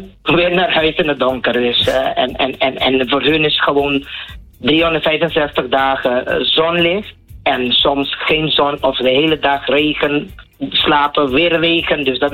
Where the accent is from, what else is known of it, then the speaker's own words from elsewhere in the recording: Curaçao; moved away as an adult; now in Netherlands; Ja, ik kom uit Curaçao.